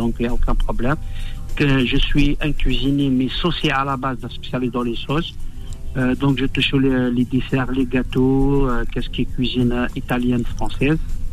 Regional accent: Algiers, Algiers Province, Algeria; Non, moi je suis d'Alger.

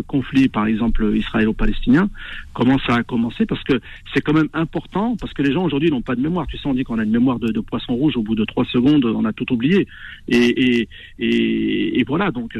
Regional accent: France; je suis né en France, ouais. Je suis né en province, tu vois, donc j'ai connu la province.

